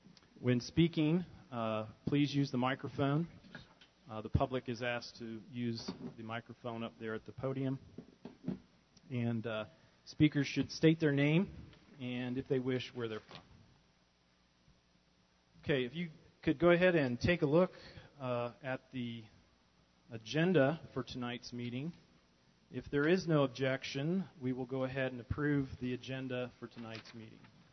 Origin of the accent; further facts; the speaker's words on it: Hooper, Utah, United States; I'm the chair of the Northern RAC, and I represent the non-consumptive user, and I'm from Hooper.